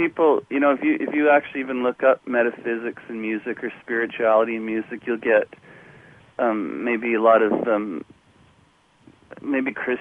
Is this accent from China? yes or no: no; Canada; from Canada